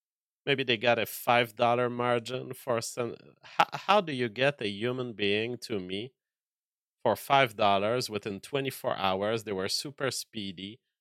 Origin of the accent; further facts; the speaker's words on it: United States; I'm an American, sir.